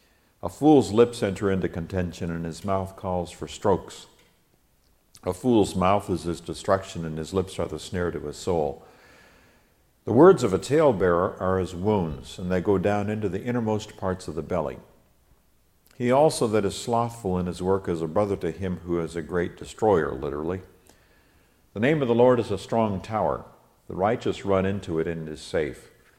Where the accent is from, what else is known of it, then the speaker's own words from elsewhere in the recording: Nigeria; When I grew up in Nigeria, West Africa, which is a third world country, we saw this over and over and over again.